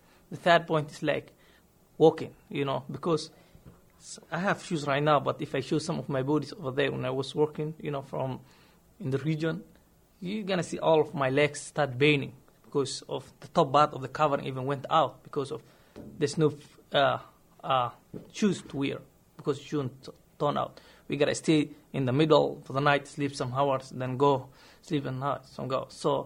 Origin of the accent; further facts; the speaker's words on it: Somalia; I'm from Somali.